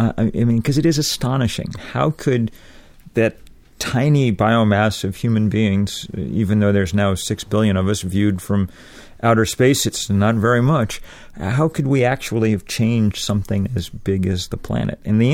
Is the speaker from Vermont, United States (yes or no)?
yes; Vermont, United States; Summer of 2008, it was my home state of Vermont